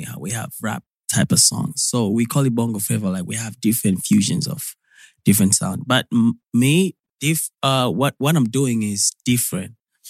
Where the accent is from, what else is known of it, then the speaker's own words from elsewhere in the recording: Tanzania; from Tanzania, East Africa.